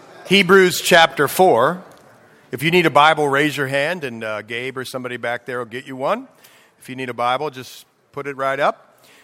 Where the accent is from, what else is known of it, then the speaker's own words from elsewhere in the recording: Ohio, United States; also born or lived in Pennsylvania; And then you move back to Pennsylvania, or we came from Ohio originally.